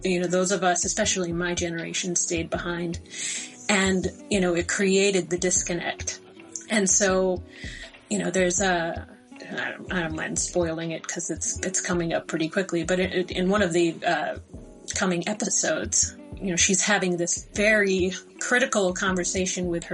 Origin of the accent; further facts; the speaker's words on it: Valley Stream, New York, United States; moved away; I used to be in New York. You know, I grew up in Valley Stream, and I had family in the Bronx, Brooklyn, Queens.